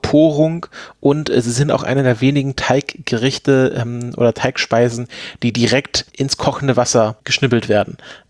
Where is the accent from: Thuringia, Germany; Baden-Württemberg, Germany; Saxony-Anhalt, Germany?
Baden-Württemberg, Germany; now in Potsdam, Germany; Ich komme ja selbst aus Schwaben, beziehungsweise aus dem Schwarzwald, ist ja dann immer so aus einem fließender Übergang.